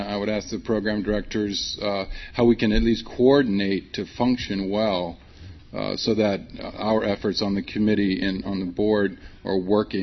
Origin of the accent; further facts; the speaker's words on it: Houston, Texas, United States; And maybe my emphasis on cars has to do with that I come from Houston or something.